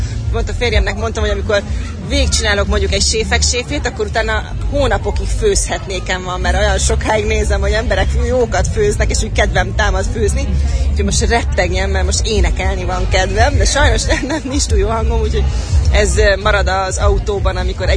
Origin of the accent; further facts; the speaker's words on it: Mórahalom, Csongrád-Csanád, Hungary; mert ahol innen én származom, Mórahalom